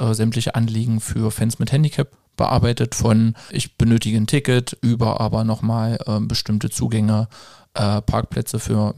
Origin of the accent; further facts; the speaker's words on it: Magdeburg, Saxony-Anhalt, Germany; geboren in Magdeburg, seitdem auch stets in dieser Stadt. Ja, bin jetzt 33 Jahre und ja, aufgewachsen, gelebt, Familie in dieser Stadt